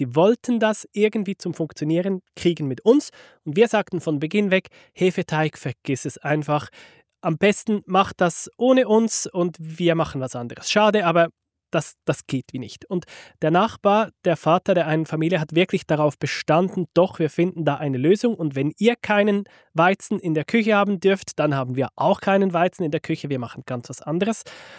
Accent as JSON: {"language": "German", "country": "Switzerland", "said": "weil bei uns in der Schweiz gehört das ja dazu"}